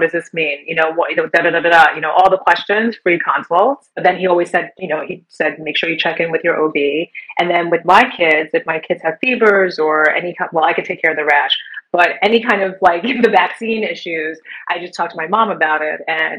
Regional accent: Ghana; And I am originally from Ghana

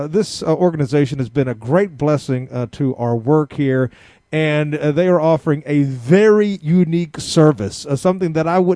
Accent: Memphis, Tennessee, United States; born there; Now, I was born in Memphis, of course, but my immediate grandparents came from there.

